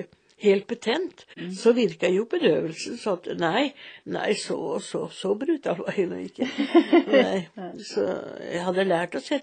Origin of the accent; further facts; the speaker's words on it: Senja, Troms, Norway; Det var meningen jeg skulle gå inn i sykepleien da når jeg kom fra Senja